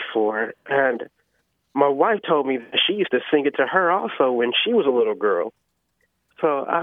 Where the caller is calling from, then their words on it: Indianapolis, Indiana, United States; I'm calling from Indianapolis.